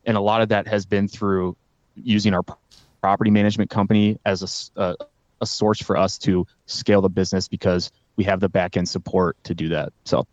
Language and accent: English; Iowa City, Iowa, United States; I'm from Iowa City, Iowa, and that's currently where we do business as well today.